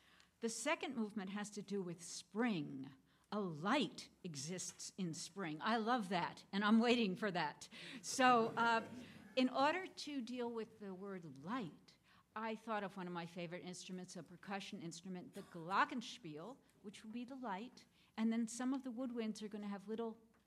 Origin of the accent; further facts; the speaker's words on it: Vermont, United States; I'm from Vermont. I live in a tiny town called Braintree, Vermont, with 800 people and many, many cows. And I live on a dairy farm